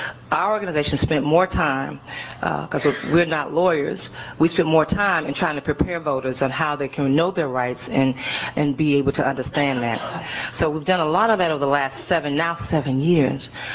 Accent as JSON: {"language": "English", "region": "Florida", "country": "United States", "tie": "born or raised there", "said": "the Florida debacle, my home state. I'm a native Floridian"}